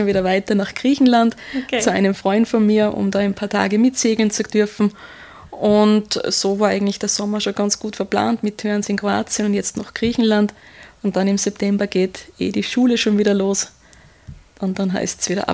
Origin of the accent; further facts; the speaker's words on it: Austria; Man hat es auch bei uns in Österreich eigentlich sehr schön